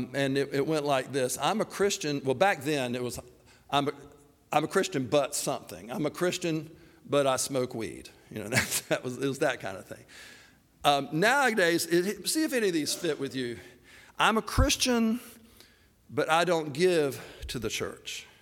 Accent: Laurel Hill, United States; and, you know, I'm from Laurel Hill, population 500.

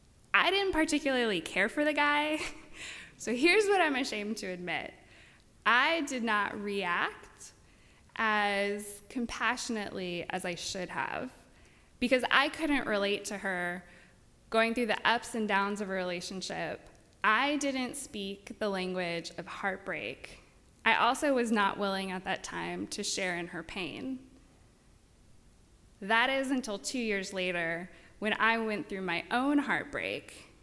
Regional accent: California, United States; moved away as an adult; I'm from California. I came out here last July, perfect time to move in the middle of the summer.

